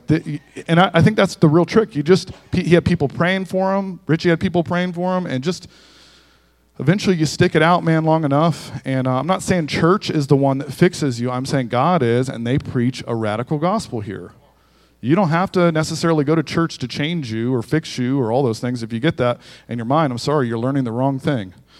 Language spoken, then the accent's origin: English; Melbourne, Florida, United States; I'm a city boy. I'm from Melbourne, Florida.